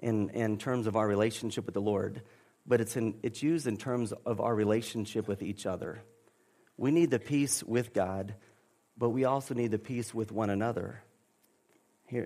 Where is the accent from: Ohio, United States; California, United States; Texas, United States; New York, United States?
Texas, United States; Look, I am proud of being a Texan. You know, man, I love Texan, but you know what comes before me being a Texan?